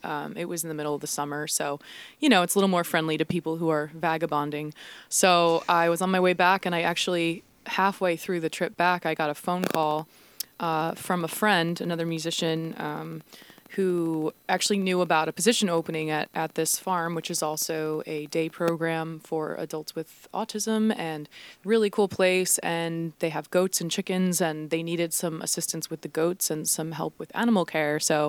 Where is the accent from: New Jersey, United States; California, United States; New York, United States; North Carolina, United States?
New Jersey, United States; Long Branch; I'm from Long Branch, New Jersey. So it's not even 15 minutes north of Asbury Park. And I was actually born in Red Bank. So, you know, I've spent most of my life in New Jersey.